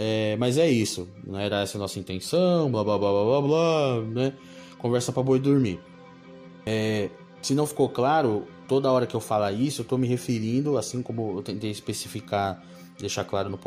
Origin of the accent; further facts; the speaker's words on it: São Paulo, Brazil; a gente é de quebrada, cara. O Vascão é Taboão City aí, eu sou do Capão